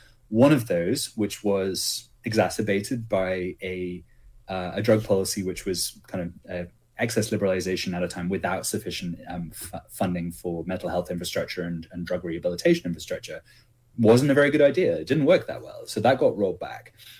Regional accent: England, United Kingdom; also born or lived in Beijing, China; now in Portland, United States; Yeah, I'm an immigrant, one of those immigrants. So I come from England originally via China. I lived in Beijing for 13 years.

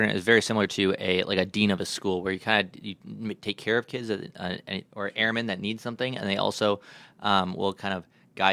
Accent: Appleton, Wisconsin, United States; moved away as an adult; I started out, I grew up in Appleton, Wisconsin, so I Wisconsin born and bred.

